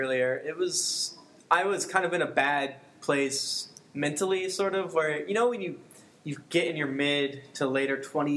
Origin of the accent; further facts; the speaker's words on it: St. Petersburg, Florida, United States; I'm originally from St. Petersburg, Florida.